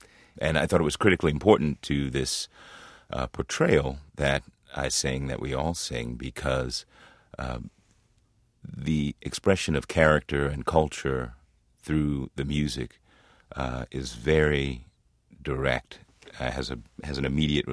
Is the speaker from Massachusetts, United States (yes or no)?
no; Washington, District of Columbia, United States; Well, I grew up in Washington, D.C., but I spent a lot of time in the South, in Southern Virginia, in North Carolina.